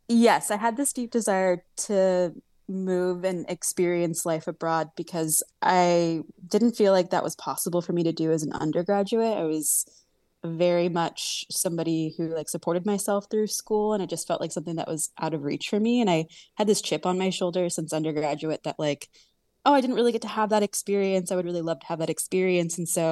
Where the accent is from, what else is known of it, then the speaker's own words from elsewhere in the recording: United States; We're just like, oh my gosh, we're so American.